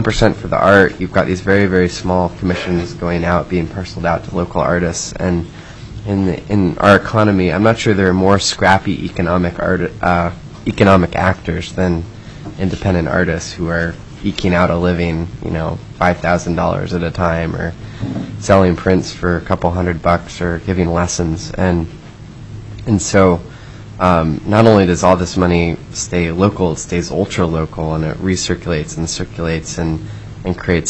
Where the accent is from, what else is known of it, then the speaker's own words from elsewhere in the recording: Sitka, Alaska, United States; the schools that I went to school in growing up in Sitka and around Alaska